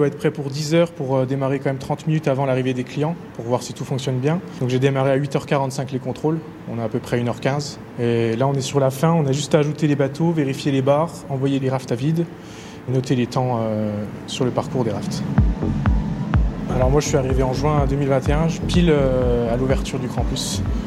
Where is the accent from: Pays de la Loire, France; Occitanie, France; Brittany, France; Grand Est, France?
Grand Est, France; Ah non, moi je suis de Haute-Marne, je habite près de Chaumont.